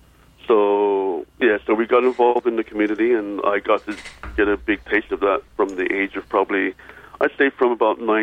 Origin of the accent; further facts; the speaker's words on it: East Midlands, United Kingdom; in England, where I grew up in Derbyshire, it had a big West Indian community.